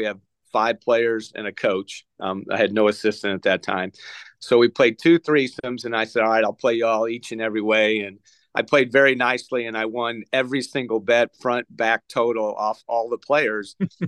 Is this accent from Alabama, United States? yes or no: no; Belleville, Illinois, United States; Obviously, I was from Belleville, Illinois, right near St. Louis